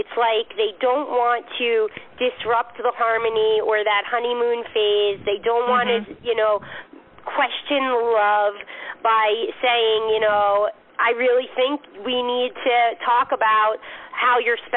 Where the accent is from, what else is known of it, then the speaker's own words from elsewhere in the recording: United States; because despite my heritage, I'm American born and raised